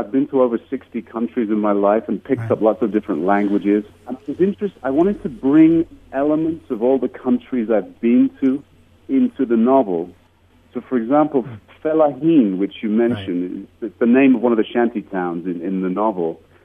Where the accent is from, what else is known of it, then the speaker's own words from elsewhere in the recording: England, United Kingdom; also born or lived in Germany; I'm also from mixed backgrounds. You know, I'm partly Nigerian, born in Germany, grew up in England, lived all over the place.